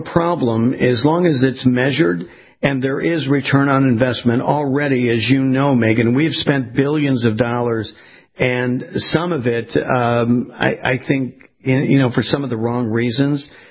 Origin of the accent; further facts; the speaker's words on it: California, United States; I remember as a kid growing up on the West Coast, and every time we went into the city, into L.A. and that sort of thing for baseball games